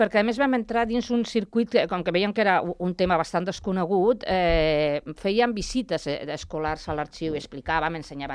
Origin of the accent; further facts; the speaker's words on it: Cercs, Catalonia, Spain; born there; also born or lived in Ejea de los Caballeros; Soc forània, com bé ha dit en Rogeli, jo vaig néixer a Cercs, però per la feina del meu pare, que estava treballant allà a la tèrmica, i després per altres feines que va anar tenint, doncs ens vam moure bastant per tot l'estat espanyol.